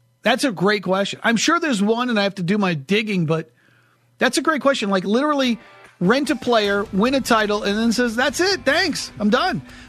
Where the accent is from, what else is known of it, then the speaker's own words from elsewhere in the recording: Los Angeles, California, United States; I still have my heart set of playing in, you know, L.A., in my hometown.